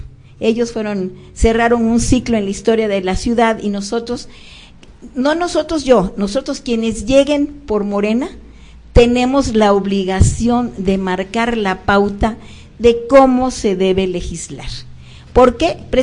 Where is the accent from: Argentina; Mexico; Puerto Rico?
Mexico; Veracruz; soy veracruzana